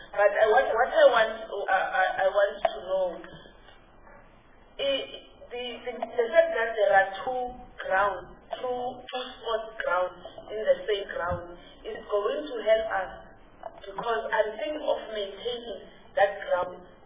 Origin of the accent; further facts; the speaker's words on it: Eastern Cape, South Africa; I'm from Eastern Cape. I was once a teacher at Stelfton School, Primary School.